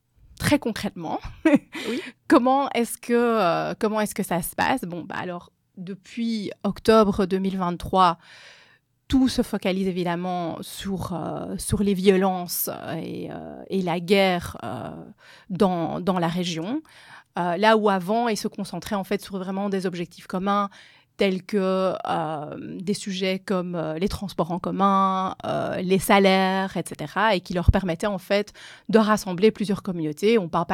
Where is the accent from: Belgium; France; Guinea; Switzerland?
Belgium; first language French and Dutch; Je suis belge. j'ai été élevée dans les deux langues, français et néerlandais. Et je suis juive. Donc je porte en moi plusieurs identités, on va dire, belge, flamande, francophone et juive.